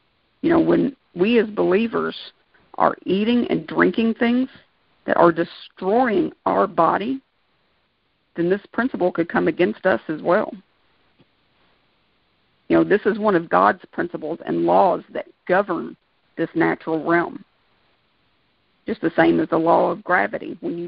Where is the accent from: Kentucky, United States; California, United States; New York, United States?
Kentucky, United States; Now, I'm from Kentucky. You know, we're kind of down in the South.